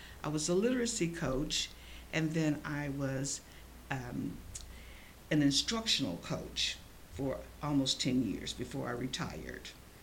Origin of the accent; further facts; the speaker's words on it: Memphis, Tennessee, United States; I grew up in Memphis on the north side of town, a more urban and industrialized side of town, in a predominantly African-American neighborhood.